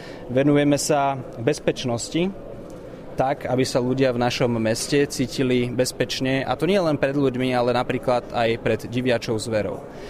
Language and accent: Slovak; Žilina, Žilina Region, Slovakia; že sme Žilinčania, že sme zo Žiliny a že u nás to funguje dobre a žijeme tu dobrý a kvalitný život.